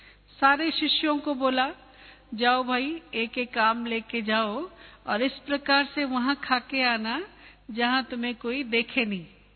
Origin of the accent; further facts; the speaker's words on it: Odisha, India; हम उड़ीसा से आए ना, उड़ीसा में